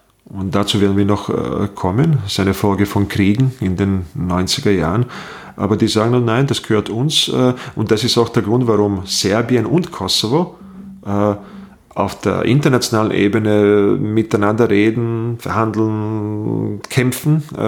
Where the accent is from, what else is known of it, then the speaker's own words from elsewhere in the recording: Bosnia & Herzegovina; now in Austria; Ich komme aus Bosnien, bin 93, vor langer, langer Zeit, nach Österreich gekommen. Als Kriegsflüchtling, war dann zeitlang in Treskirchen und bin dann ins Burgenland